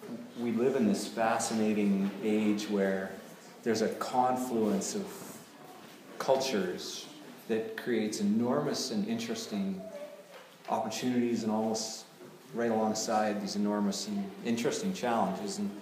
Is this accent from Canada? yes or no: yes; Canada; I personally, as a Canadian, I appreciate the sensitivity that drives this little tiptoeing act in our culture.